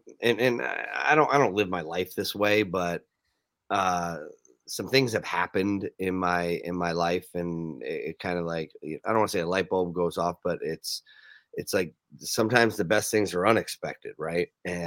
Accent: New Jersey, United States; also born or lived in Minnesota / upstate New York; I grew up in New Jersey, I went to Minnesota, and then going back to the East Coast and going to upstate New York.

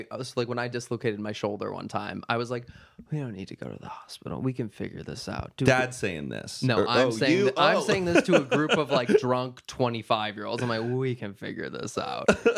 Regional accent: Minnesota, United States; also born or lived in Wisconsin; I was born in Wisconsin, but I grew up like 2 hours south of the St. Paul area, right on kind of like the corner of Wisconsin, Minnesota, and Iowa.

